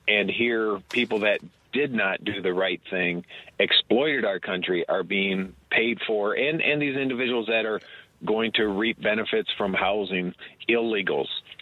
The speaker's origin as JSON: {"language": "English", "town": "Exeter", "region": "Michigan", "country": "United States", "tie": "born or raised there", "said": "Right down the road from Gruber Road. I grew up in Exeter, right around the corner from Gruber."}